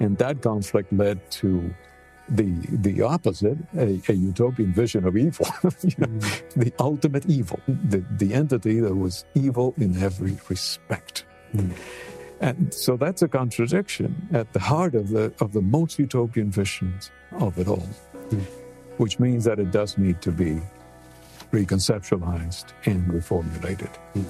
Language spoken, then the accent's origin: English; Cuba; born there; English is a second language; Now, I was born in Cuba. I lived in a socialist, then communist regime, openly declared as such.